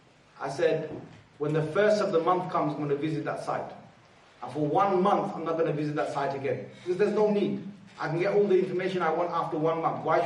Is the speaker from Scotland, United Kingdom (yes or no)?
no; London, United Kingdom; Okay, we're British, we're Londoners, yes.